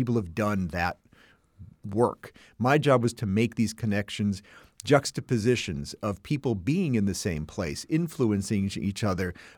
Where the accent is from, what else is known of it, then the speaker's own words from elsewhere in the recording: Chicago, Illinois, United States; I am from Chicago.